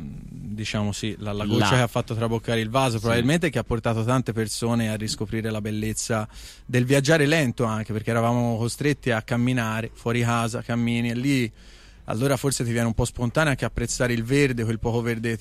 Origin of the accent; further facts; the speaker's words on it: Sesto Fiorentino, Tuscany, Italy; quindi siamo entrambi di Sesto Fiorentino